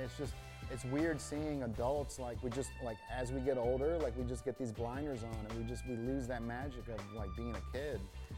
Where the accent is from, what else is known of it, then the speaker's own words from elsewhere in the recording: Chicago, Illinois, United States; I grew up in Chicago, so there's a lot of like an urban feel in here.